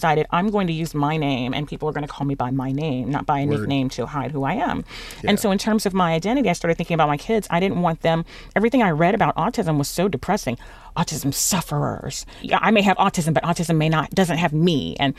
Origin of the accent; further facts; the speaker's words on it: Midwest, United States; I was raised in the Midwest and then later moved to Texas.